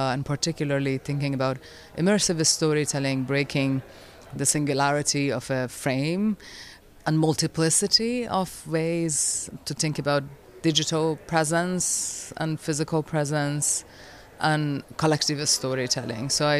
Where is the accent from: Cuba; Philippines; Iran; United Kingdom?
Iran; now in United States; So I am an Iranian-American, so I grew up in Iran as a woman and as a persecuted minority.